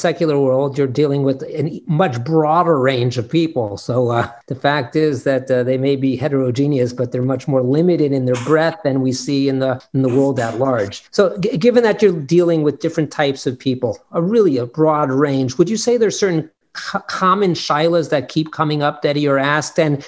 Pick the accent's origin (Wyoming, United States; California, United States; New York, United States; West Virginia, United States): California, United States; Los Angeles; I remember growing up in Los Angeles, there was one kola.